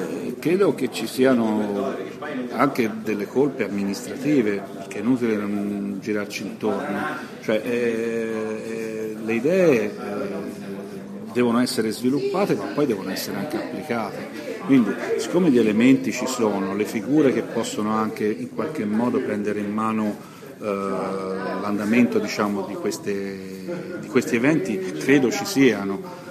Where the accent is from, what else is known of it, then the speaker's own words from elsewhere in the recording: Torre del Lago, Tuscany, Italy; also born or lived in Viareggio; io sono nato a Viareggio e quindi per me ritornare a Viareggio è particolare. È vero che sono vissuto a Torre del Lago, ma il comune è quello e quindi no? Il mio paese è Torre del Lago.